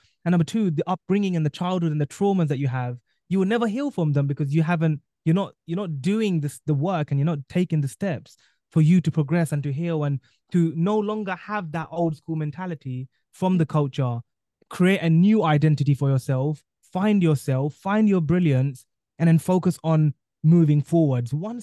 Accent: London, United Kingdom; And I was born and raised here in London in the UK.

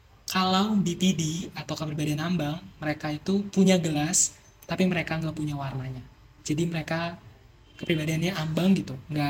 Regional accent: Bekasi, West Java, Indonesia; Umur gue 19 tahun, asal dari Bekasi, Jawa Barat.

